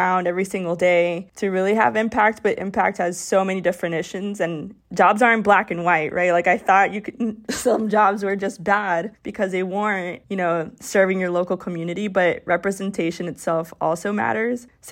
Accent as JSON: {"language": "English", "town": "Miami", "region": "Florida", "country": "United States", "tie": "born or raised there", "said": "So I was considering either moving to my hometown of Miami, Florida"}